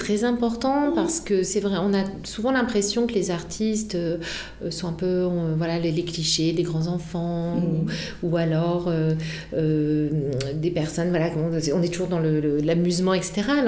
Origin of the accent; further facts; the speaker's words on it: Auvergne-Rhône-Alpes, France; Oui, moi, je viens de la région lyonnaise.